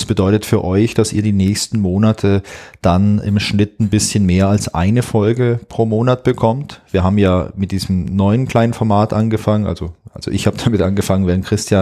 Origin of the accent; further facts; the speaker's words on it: Southern Germany, Germany; in der Schule gab es sowas wie Schulfasching, gab es bei uns in Süddeutschland.